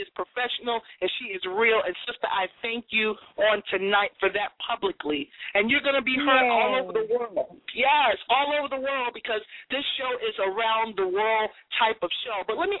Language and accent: English; Boston, Massachusetts, United States; Now listen, I'm from Boston, Massachusetts, and people often say, are there Black people in Boston?